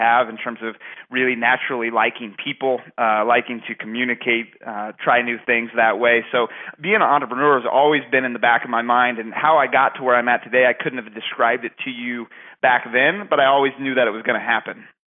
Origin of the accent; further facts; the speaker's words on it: Lincoln, Nebraska, United States; So I'm, for the most part, born and raised in Lincoln, Nebraska, and it's a wonderful city. I've lived here my entire life, and I don't really envision ever leaving.